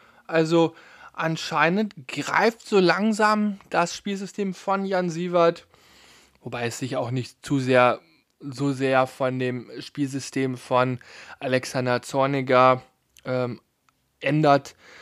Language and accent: German; North Rhine-Westphalia, Germany; ich komme ja aus der Nähe von Münster